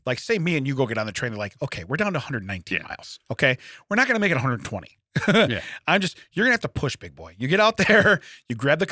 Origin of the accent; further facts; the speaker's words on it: Netherlands; I'm from Holland. Isn't it weird?